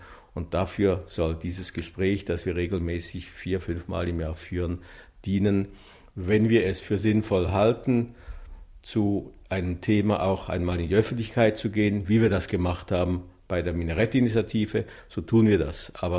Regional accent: Switzerland; Wir sind Schweizer und fühlen uns als Schweizer und werden eigentlich auch meistens so wahrgenommen.

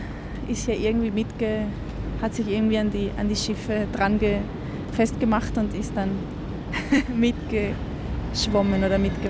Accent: Chile; Also in meiner Heimatstadt gibt es auch viele Tauben. Und die sind nahe am Meer, weil in Chile alles nahe am Meer ist.

